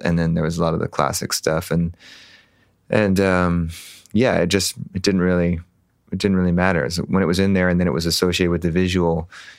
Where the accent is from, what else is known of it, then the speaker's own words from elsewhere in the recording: California, United States; born there; I was born in the Dream Center, yeah.